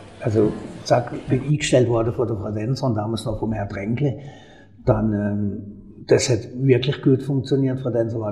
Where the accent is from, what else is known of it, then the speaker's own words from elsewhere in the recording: Herde, Germany; now in Riefelde, Germany; bin ich aus Herde, aufgewachsen in Herde, wohne jetzt in Riefelde